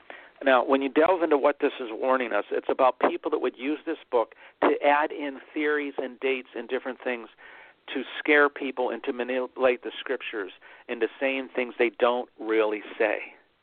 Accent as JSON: {"language": "English", "region": "Pennsylvania", "country": "United States", "tie": "born or raised there", "said": "like Three Mile Island in my home state of Pennsylvania."}